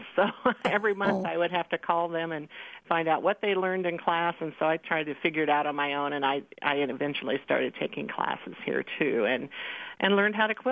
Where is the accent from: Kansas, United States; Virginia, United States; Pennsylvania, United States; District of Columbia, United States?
Kansas, United States; Overbrook; when we built a new church in my hometown of Overbrook, Kansas, and my mom went to work there